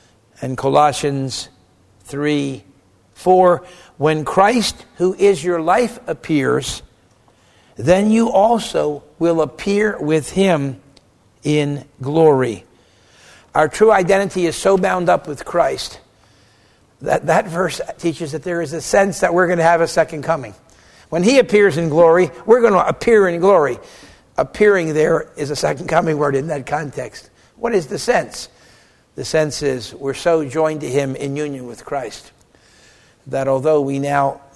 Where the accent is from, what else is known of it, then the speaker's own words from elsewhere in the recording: St. Louis, Missouri, United States; And I knew people here in my home state of St. Louis who had dear friends who moved away.